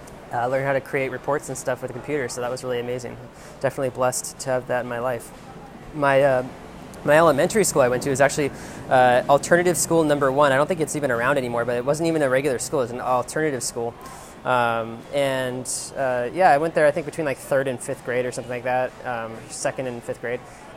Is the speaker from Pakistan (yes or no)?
no; Seattle, Washington, United States; So to start off, I grew up in Seattle.